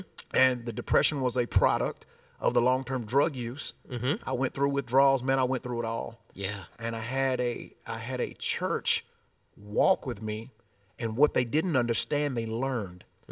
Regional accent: Winchester, Tennessee, United States; You know, I grew up in Winchester, Tennessee, which is about an hour and 15 minutes from here southeast going toward Chattanooga.

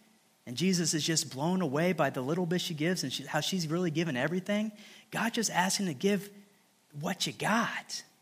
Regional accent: Rantoul, Illinois, United States; there was a large group of guys that I would hang out with in my hometown of Rantoul.

